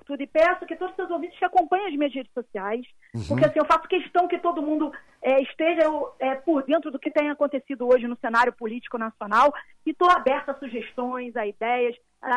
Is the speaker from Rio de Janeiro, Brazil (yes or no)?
yes; Rio de Janeiro, Brazil; Eu moro na capital mesmo do Rio de Janeiro. A minha infância toda eu passei em Bangu, na Zona Oeste